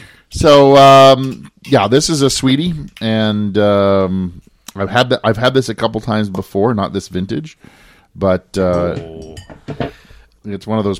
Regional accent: Canada; I know we're Canadian.

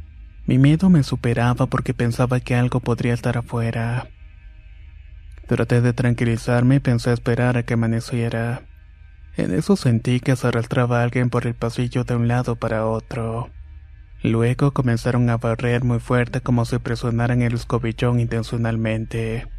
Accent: Punta Arenas, Magallanes and Chilean Antarctica, Chile; Yo soy de Punta Arenas, la doceava región.

